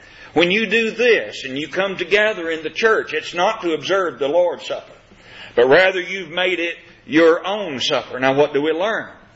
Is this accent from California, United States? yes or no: no; Kentucky, United States; When I grew up in Kentucky, there was not too far from my home a place that was identified as the Jefferson Davis Monument